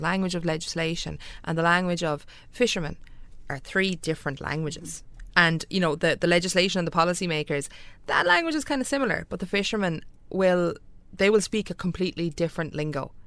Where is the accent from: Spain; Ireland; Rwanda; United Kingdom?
Ireland; County Clare; I come from West Clare